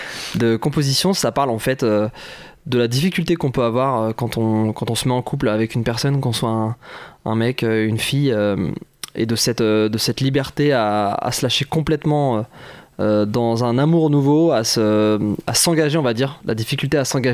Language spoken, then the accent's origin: French; Bordeaux, Nouvelle-Aquitaine, France; On est de Bordeaux, ouais.